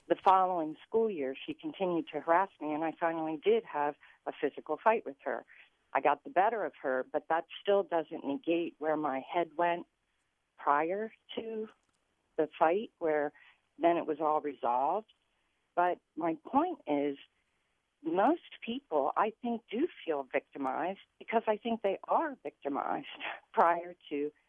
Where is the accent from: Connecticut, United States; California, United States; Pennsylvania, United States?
Pennsylvania, United States; Lancaster; I'm a 54-year-old white woman. I grew up in Lancaster City, Pennsylvania, with a father who hunted